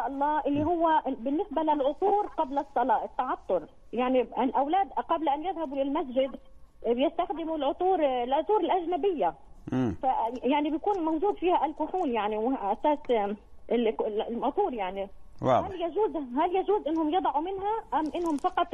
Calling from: Islamabad, Islamabad Capital Territory, Pakistan; Arabic is a second language; أنا من إسلام أباد ولا من باكستان

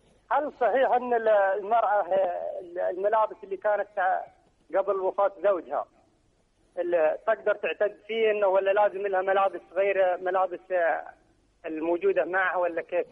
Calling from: Sudan; لأن عندنا في السودان هنا خرافات

